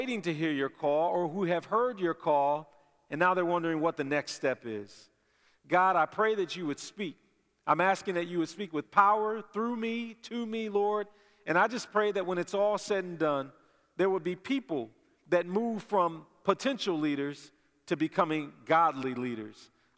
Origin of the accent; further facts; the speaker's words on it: Detroit, Michigan, United States; I'm from Detroit. I'm here now on the other side of the state, 2 hours away from home.